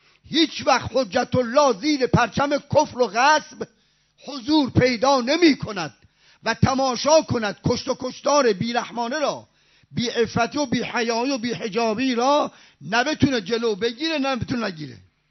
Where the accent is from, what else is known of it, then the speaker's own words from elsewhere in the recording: Isfahan, Iran; من بچه قومم، من بچه اصفهانم ولی 50 سال بچه حوزم